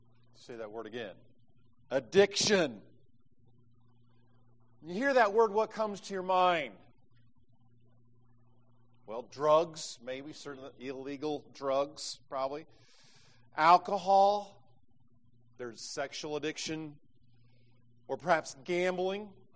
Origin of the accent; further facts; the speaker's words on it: Greensburg, Indiana, United States; The sectional game, the sectional final between my hometown, Greensburg, Indiana, versus Batesville, Indiana, there was standing room only.